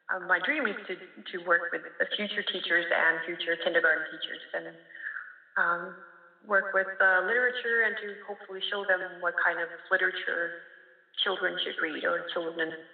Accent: Norway; Norway, so it's obviously a very different city. And it's more intense. You guys have more action than in my hometown.

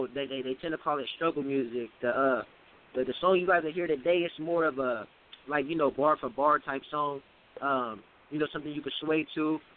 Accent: Bakersfield, California, United States; finally first. And I'm from Bakersfield, California.

